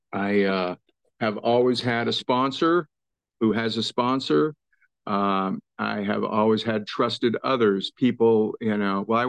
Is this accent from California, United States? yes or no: yes; California, United States; now in Portland, United States; I'm from Portland, Oregon, originally from the San Francisco Bay Area.